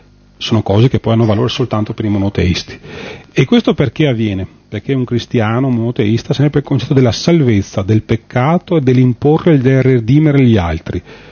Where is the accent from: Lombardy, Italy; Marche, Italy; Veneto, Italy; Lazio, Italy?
Veneto, Italy; io ho 47 anni e di conseguenza ho sempre vissuto nel Veneto, sono nato nel Veneto